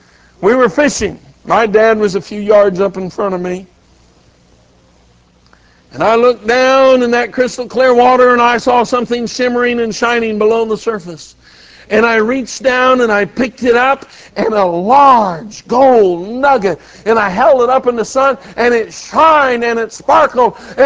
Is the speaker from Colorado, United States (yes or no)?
yes; Colorado, United States; I'm born and raised in Colorado, so I'm not really a Yankee. I'm a Westerner.